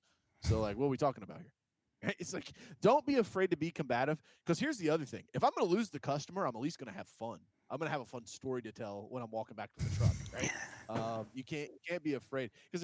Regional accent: Kentucky, United States; and I'm from Kentucky. Like, if you say, where are businessmen from? Kentucky is nowhere on the fucking list, okay?

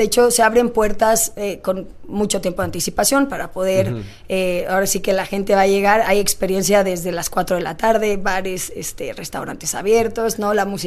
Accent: Mexico; como buen mexicano que somos todos

